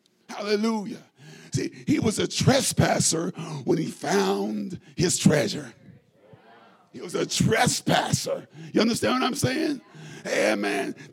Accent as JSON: {"language": "English", "region": "Indiana", "country": "United States", "said": "I'm from Indiana."}